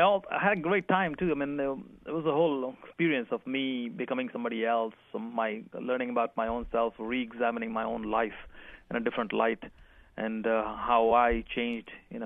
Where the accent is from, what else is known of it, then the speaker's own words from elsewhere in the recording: India; English is a second language; when I said I'm from India